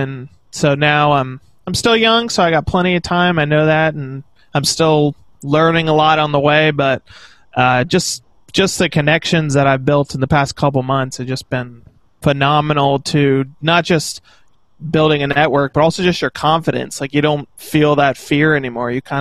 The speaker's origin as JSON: {"language": "English", "region": "Georgia", "country": "United States", "tie": "born or raised there", "also_born_or_lived": "Virginia", "accent": "Northern", "said": "Well, I was born in Virginia, but grew up in Georgia. But everyone says I have a Northern accent, so I'm probably more Northern than Southern, I guess."}